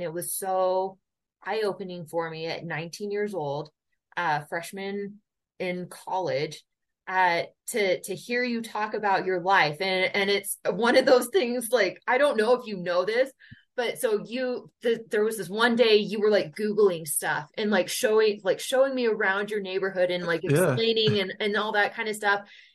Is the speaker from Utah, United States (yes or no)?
yes; Holiday, Utah, United States; Growing up in Holiday, Utah, I never met anyone like you.